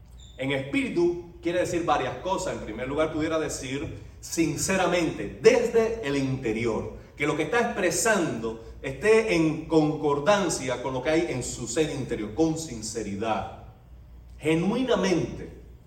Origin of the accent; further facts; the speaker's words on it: Cuba; Nosotros como cubanos hacemos cualquier cosa.